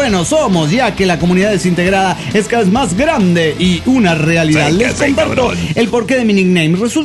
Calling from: Quito, Pichincha, Ecuador; de Quito, Ecuador.

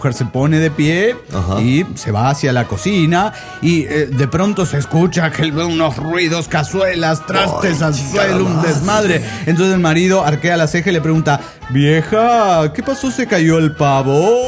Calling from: Huaraz, Ancash, Peru; De Huaraz, Perú.

